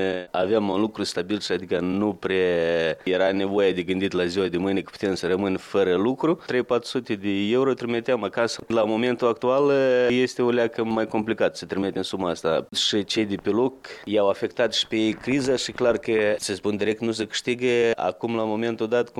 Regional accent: Moldova; că suntem moldoveni.

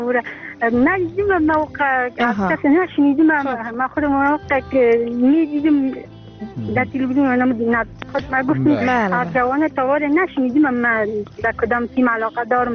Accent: Afghanistan; چون در همه ما افغان هستیم

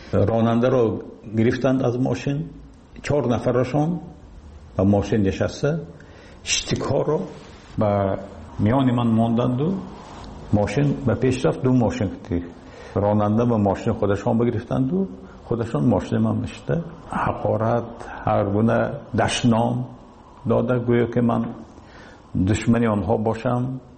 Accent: Tajikistan; لیکن من تاجیکستانی هستم، من تاجیک هستم.

